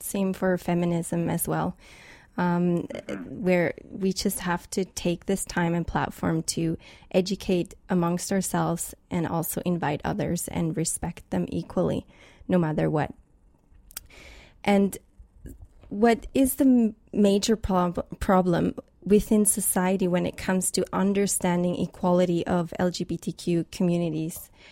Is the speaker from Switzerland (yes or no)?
yes; Switzerland; English is a second language; when I think of growing up in Switzerland, I don't think we had any minority in my class